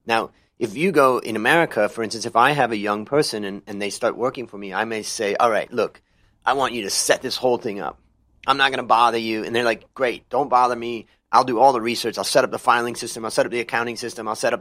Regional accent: Ohio, United States; moved away as an adult; I grew up in Ohio, and everybody looked like me. And when I moved to California as a young guy, I just wanted to try something different. I moved from Ohio to California

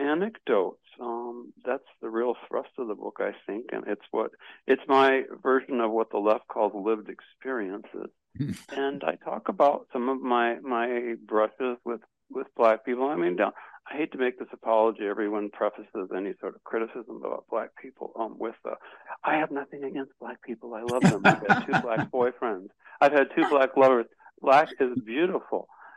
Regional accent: Detroit, Michigan, United States; born there; I was born in Detroit.

